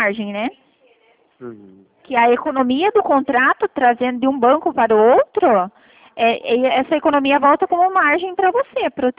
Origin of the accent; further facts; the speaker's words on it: Toledo, Paraná, Brazil; Eu sou do Paraná. Toledo, no Paraná.